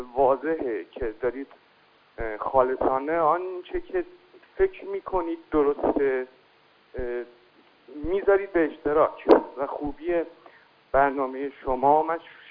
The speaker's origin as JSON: {"language": "Persian", "country": "Iran", "said": "بالاخره ریل ماجرا اینه که ما ایرانی هستیم."}